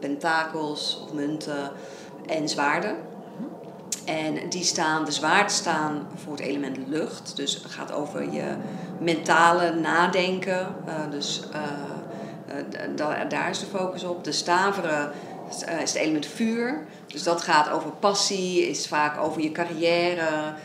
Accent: England, United Kingdom; now in Netherlands; en ik ben in Engeland opgegroeid.

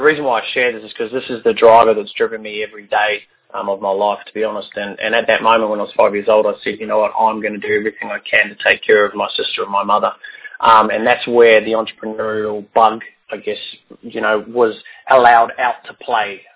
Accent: New Zealand; I grew up in New Zealand, a beautiful little country.

